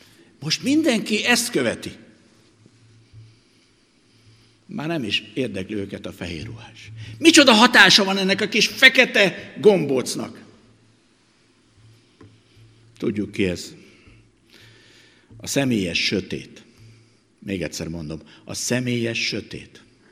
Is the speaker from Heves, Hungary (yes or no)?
no; Nagytarcsa, Pest, Hungary; falun nőttem föl, Nagytarcsán, ahol még háztól volt a temetés.